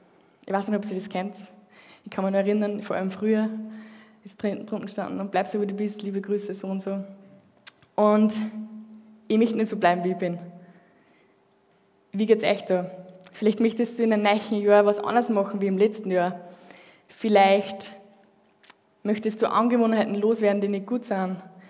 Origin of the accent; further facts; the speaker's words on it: Upper Austria, Austria; accent: Mühlviertel dialect; now in Linz, Austria; für die, die mich noch nicht kennen … ich bin 25 Jahre jung und komme aus dem Mühlviertel, was man wahrscheinlich hört. Ich werde es noch mehr davon hören heute in der Predigt von meinem Dialekt. Und ich wohne aber derzeit in Linz schon länger